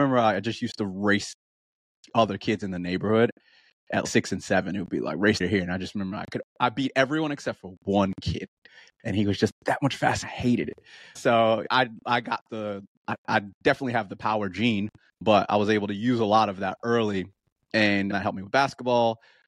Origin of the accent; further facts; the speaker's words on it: New York, United States; also born or lived in Baltimore / Washington, D.C.; New York originally, by New York, then Baltimore, D.C. area, then back to New York, then here, then back to New York